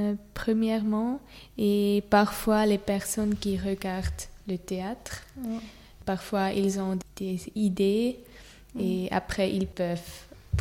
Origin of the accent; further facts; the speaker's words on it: Zurich, Switzerland; Moi, je suis suisse et je viens de Zurich.